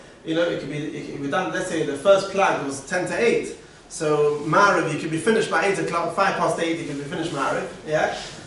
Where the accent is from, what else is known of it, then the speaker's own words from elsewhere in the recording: Antwerp, Flemish Region, Belgium; I'm from Antwerp.